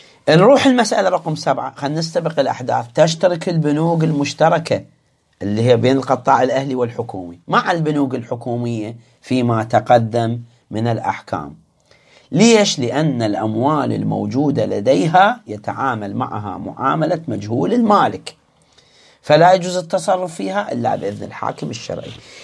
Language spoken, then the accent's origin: Arabic; Iraq; قلت لكم احنا عندنا في العراق اكو بنك واحد